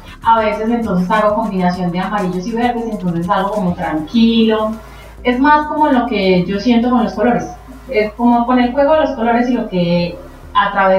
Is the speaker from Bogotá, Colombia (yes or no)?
yes; Bogotá, Colombia; now in Tunja, Colombia; Yo soy bogotana, pero vivo acá en Tunja hace como 8 años, si no estoy mal.